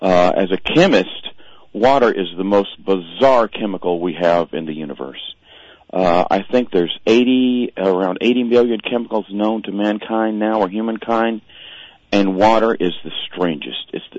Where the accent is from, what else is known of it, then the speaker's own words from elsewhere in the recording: Huntsville, Alabama, United States; Alabama, northern Alabama.